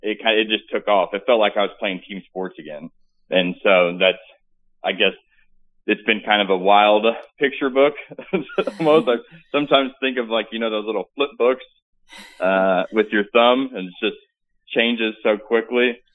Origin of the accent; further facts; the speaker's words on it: Farmington, Missouri, United States; I'm from Farmington, Missouri, raised up playing sports. My parents divorced when I was young, pretty decent upbringing. I fell in love with sports, a small town, big football town.